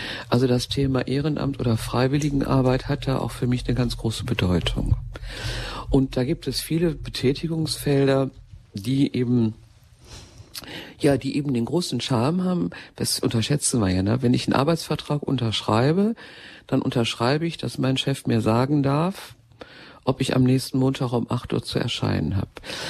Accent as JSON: {"language": "German", "town": "Gelsenkirchen", "region": "North Rhine-Westphalia", "country": "Germany", "said": "ich komme ja nun wirklich aus Gelsenkirchen"}